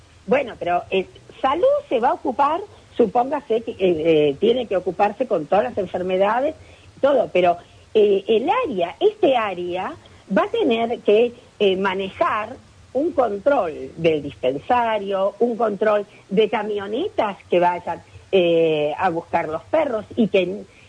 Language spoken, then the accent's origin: Spanish; Comodoro Rivadavia, Chubut, Argentina; Porque si las cosas nosotros las analizáramos realmente como argentinos o acá como comodorenses